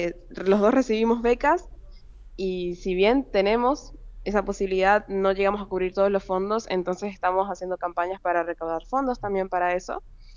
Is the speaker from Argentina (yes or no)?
yes; Posadas, Misiones, Argentina; Yo soy de Posadas, soy una ciudad chiquitita dentro de todo, comparado con el mundo, ¿no? Que es un puntito verde entre Brasil, Paraguay y Argentina.